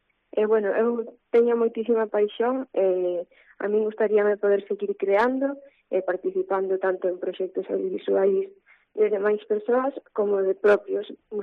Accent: Portonovo, Galicia, Spain; eu son de Porto Novo. Sí que estaba na provincia de Pontevedra

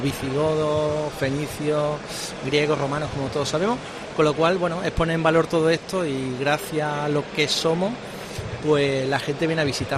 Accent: Andalusia, Spain; es un evento que creo que como andaluces tenemos que seguir apostando y apoyando

